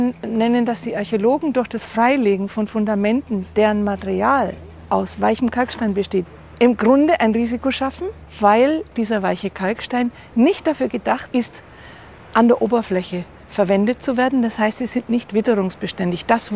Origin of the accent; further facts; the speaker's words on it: Donauwörth, Bavaria, Germany; Ich komme aus Donauwörth.